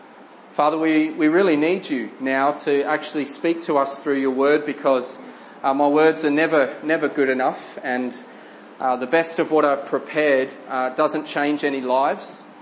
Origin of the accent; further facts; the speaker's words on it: Adelaide, South Australia, Australia; for Adelaide, where I'm from Australia